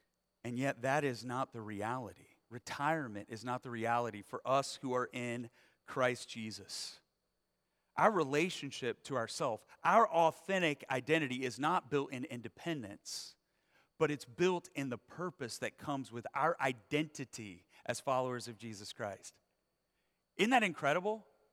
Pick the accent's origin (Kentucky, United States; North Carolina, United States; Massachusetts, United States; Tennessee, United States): North Carolina, United States; My brother and I grew up in North Carolina.